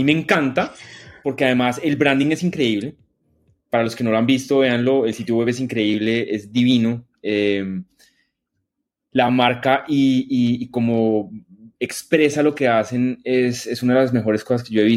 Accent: Chile; now in United States; para mí, como chileno, a mí me enorgullece muchísimo vivir en Estados Unidos

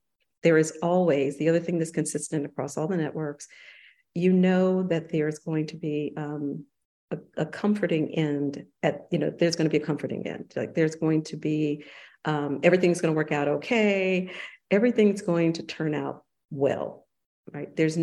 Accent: the South, United States; So I think for me growing up in the South, I navigated a lot of different worlds

